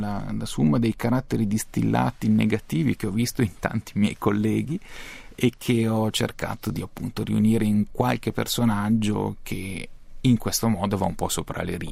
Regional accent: Vigevano, Lombardy, Italy; born there; now in Pavia, Italy; io sono nato a Vigevano, abito a Pavia

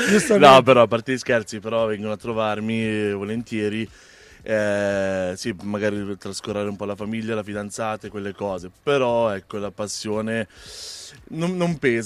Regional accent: Melide, Ticino, Switzerland; now in Cama, Switzerland; Io sono nato e cresciuto a Melide.

